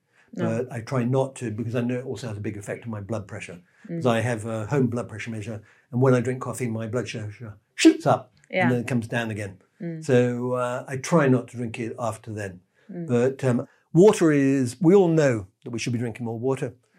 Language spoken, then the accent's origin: English; England, United Kingdom; because I'm English, obviously.